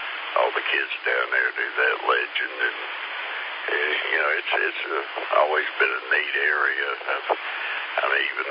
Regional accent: Lexington, South Carolina, United States; I grew up down there in Lexington. If you're down there around Lake Murray

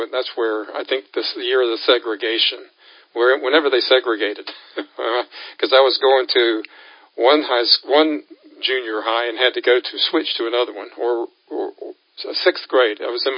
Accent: Clemson, South Carolina, United States; also born or lived in Michigan; When I was born in Michigan, and then moved down here when I was six for my father to go to Clemson.

